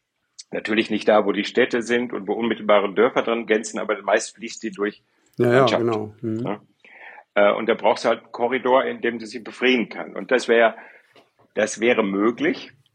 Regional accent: North Rhine-Westphalia, Germany; wo ich herkomme, im Kreis Paderborn.

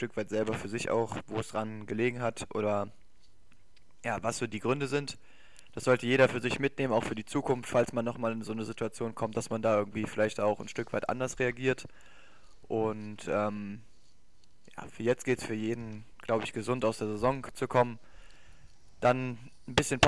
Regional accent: North Rhine-Westphalia, Germany; Also ich komme ja nicht direkt aus Berchtesgladbach direkt, sondern aus dem Stadtteil wie Berchtesgladbach

